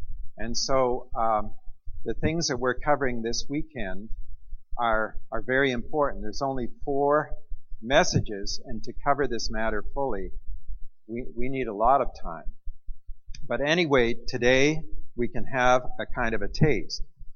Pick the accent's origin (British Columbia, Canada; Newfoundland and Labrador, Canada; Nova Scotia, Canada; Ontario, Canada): British Columbia, Canada; Vancouver; I am from Vancouver, so right now it's probably 10 to 7 in the morning where I am